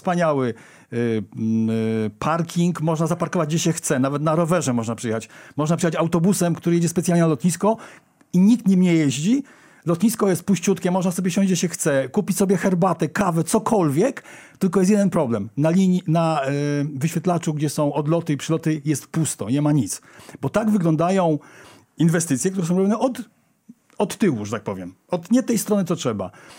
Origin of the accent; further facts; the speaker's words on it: Rzeszów, Subcarpathian Voivodeship, Poland; My jesteśmy z Rzeszowa, więc mamy szybko, możemy jechać